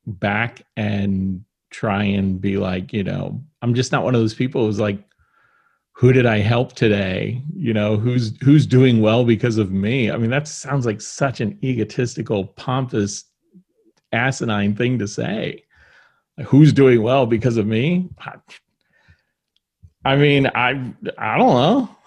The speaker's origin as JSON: {"language": "English", "town": "Bakersfield", "region": "California", "country": "United States", "tie": "born or raised there", "said": "I grew up in Bakersfield, California, well, scrappy, not desert town, but practically"}